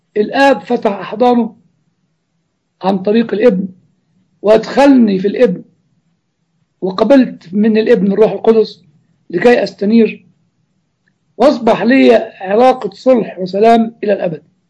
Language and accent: Arabic; Germany; Arabic is a second language; أنا راجل ألماني يعني